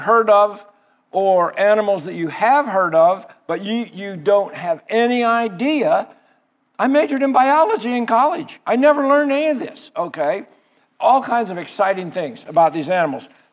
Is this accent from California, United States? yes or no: no; Pennsylvania, United States; Now, I was raised in Pennsylvania. Anybody here from Pennsylvania?